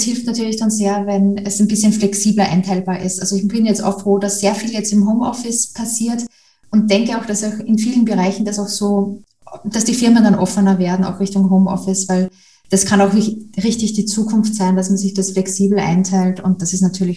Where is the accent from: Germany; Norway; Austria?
Austria; Ich komme ja aus Österreich